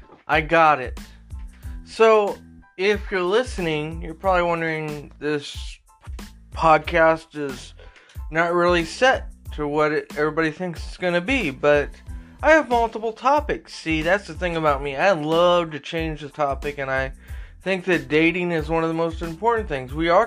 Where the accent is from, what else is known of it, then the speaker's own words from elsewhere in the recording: United States; you know, for me as an American citizen, I would be very pissed off